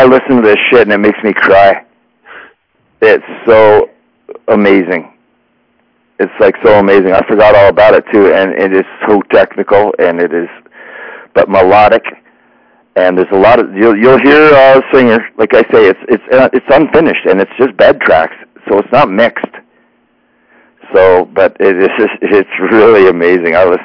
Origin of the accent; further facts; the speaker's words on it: Toronto, Ontario, Canada; moved away; I'm originally from Toronto. And I moved out west in 1980 and traveled all over the States and Western Canada, worked on the circuit.